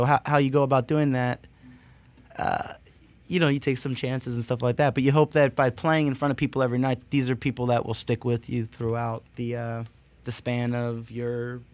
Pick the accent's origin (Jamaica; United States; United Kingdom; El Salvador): United States; East Coast; I'm from the from the East Coast.